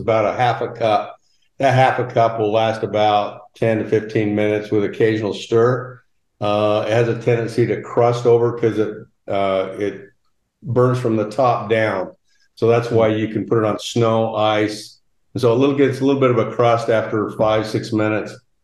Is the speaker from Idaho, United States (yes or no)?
yes; Idaho, United States; also born or lived in Oregon; And I grew up in Idaho and Eastern Oregon, and we always had, you know, big barrels of diesel or whatever.